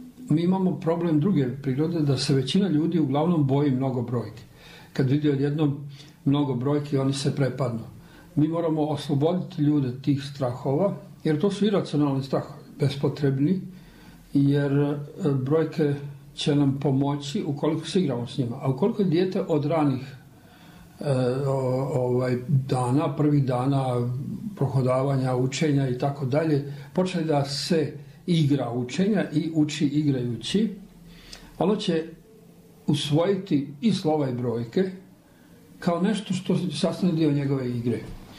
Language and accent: Bosnian; Bosnia & Herzegovina; onda smo ovdje na Balkanu, a posebno kod nas u Bosni, naslijedili jedan stereotip